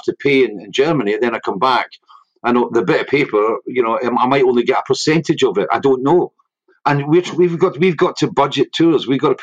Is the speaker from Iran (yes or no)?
no; Scotland, United Kingdom; I'm Scottish. I live up here.